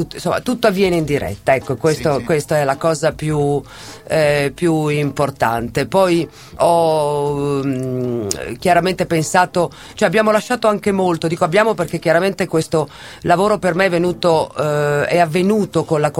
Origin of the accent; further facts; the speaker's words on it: Milan, Lombardy, Italy; e io sono milanese, vivo a Milano